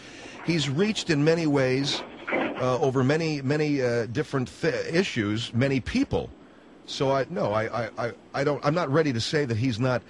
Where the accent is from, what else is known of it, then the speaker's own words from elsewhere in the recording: California, United States; I'm an asshole. I'm from California.